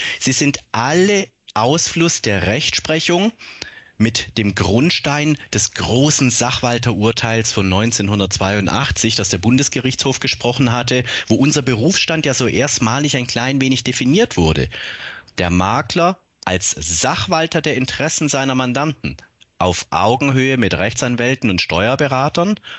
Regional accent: Baden-Württemberg, Germany; born there; Aber ich denke von meinem Zungenschlag, wenn ich auch gebürtiger Oberschwabe bin, Sie verstehen mich in ganz Deutschland.

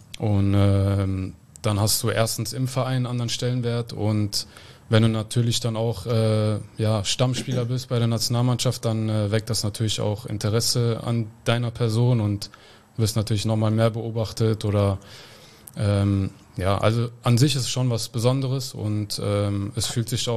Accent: Giessen, Hesse, Germany; born there; Und geboren bin ich in Gießen, in Hessen.

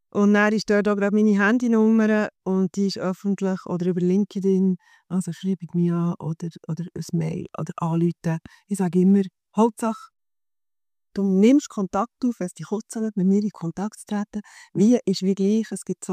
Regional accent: Bern, Switzerland; ich bin ja im Berner Seeland aufgewachsen und gross geworden.

